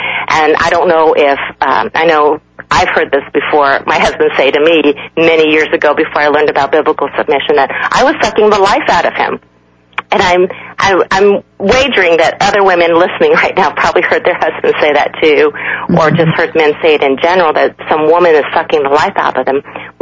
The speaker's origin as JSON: {"language": "English", "country": "South Korea", "said": "I'm from South Korea, and this flower was actually made in South Korea"}